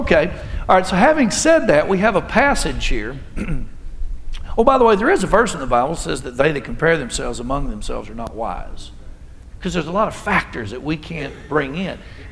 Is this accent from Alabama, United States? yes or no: yes; Alabama, United States; You know, I'm from Alabama.